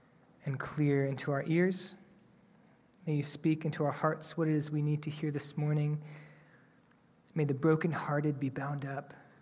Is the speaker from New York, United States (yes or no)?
yes; Rochester, New York, United States; born there; I know that I was born on April 6, 1987 in Rochester, New York.